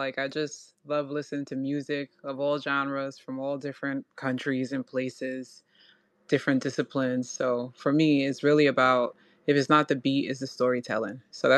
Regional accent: New York City, New York, United States; just kind of the West African traditions and things like that I know of, but I grew up in America, specifically in New York City.

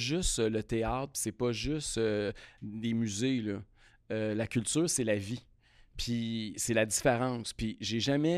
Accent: Quebec, Canada; nous autres, on est des Québécois francophones en Amérique. C'est sûr qu'on est une minorité.

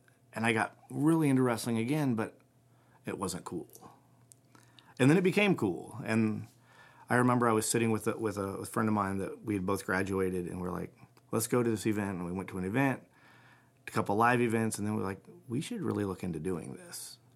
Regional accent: Florida, United States; also born or lived in Shelbyville; I grew up in Central Florida. I was born here in Shelbyville. My parents moved to Florida for a job opportunity.

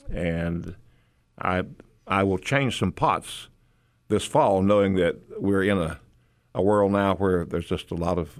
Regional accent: Boone, North Carolina, United States; when I grew up in Boone, my mother would grow dahlias, and they would grow 6 feet tall and had to stake them.

